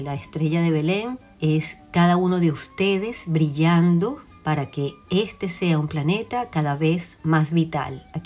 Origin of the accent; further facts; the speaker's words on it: Venezuela; cada quien en algún lugar del planeta está recordando seguramente estas Navidades que como venezolanos compartimos muchísimos.